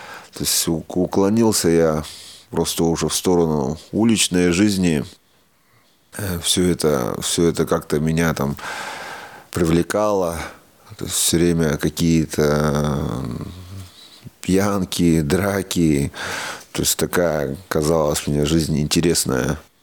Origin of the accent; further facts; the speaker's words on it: Argayash, Chelyabinsk Oblast, Russia; born there; Я родился в России, в Челябинской области, в небольшом поселке Аргаяш.